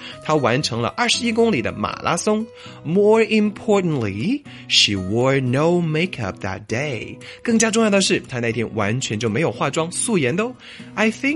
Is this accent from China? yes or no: yes; Changsha, Hunan, China